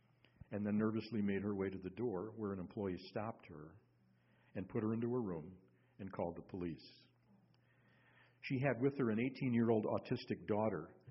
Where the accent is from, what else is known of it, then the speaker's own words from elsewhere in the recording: Minneapolis, Minnesota, United States; born there; I was born in the Twin Cities, Minneapolis, St. Paul.